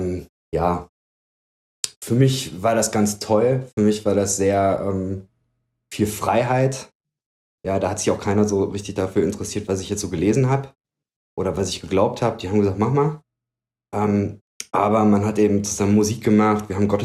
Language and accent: German; North Rhine-Westphalia, Germany; born there; Ich bin gebürtig aus dem Bergischen. Das ist in Nordrhein-Westfalen. Bin dann aber recht häufig umgezogen. Also Stationen hatte ich in Gebelsberg bei Hagen.